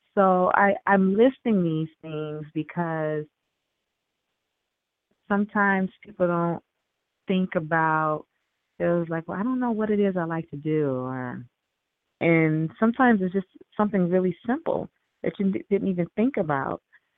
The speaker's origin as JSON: {"language": "English", "region": "the South", "country": "United States", "said": "I know I'm from the South, and I know in New York they don't really do that."}